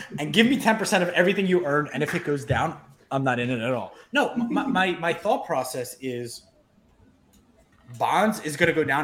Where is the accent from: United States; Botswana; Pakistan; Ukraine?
Ukraine; We're from the Ukraine, so we were.